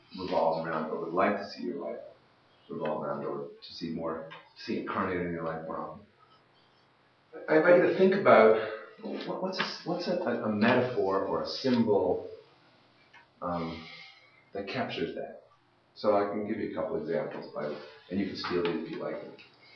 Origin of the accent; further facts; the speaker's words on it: Canada; I'm a parent, I'm a professor, I'm a member of a church, I'm a Canadian.